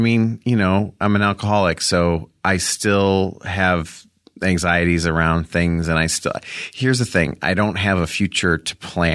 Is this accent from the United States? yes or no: yes; Rolling Meadows, Illinois, United States; I'm from Chicago, outside of Chicago.